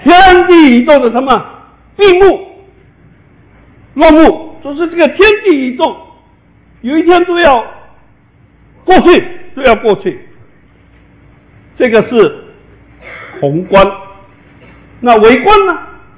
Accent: Kinmen, Fujian, Taiwan; 从我们祖国呢，从我们家乡金门

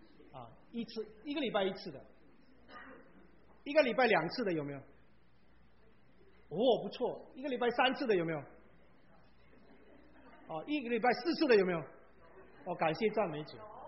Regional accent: Malaysia; now in United States; 那我咱们在马来西亚长大，我们都是一早起来就是在路边就有那个面摊哈

